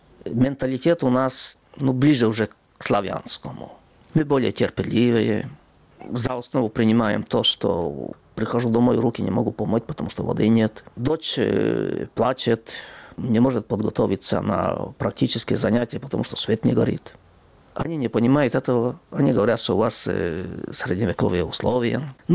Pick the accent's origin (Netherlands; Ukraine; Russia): Ukraine; Zakarpattia Oblast; Я никогда не жалел, что я коренный житель Закарпаття и никогда не имел намерения уехать из Закарпаття.